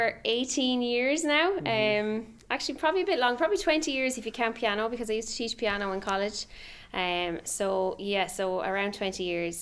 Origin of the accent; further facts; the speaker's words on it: Carlow, Leinster, Ireland; which is 12 female singers. We're all from Carlow.